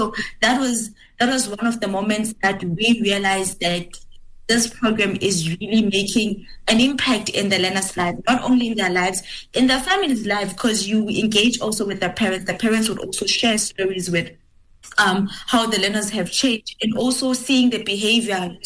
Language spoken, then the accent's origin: English; South Africa; I think I'll speak about South Africa since I'm from South Africa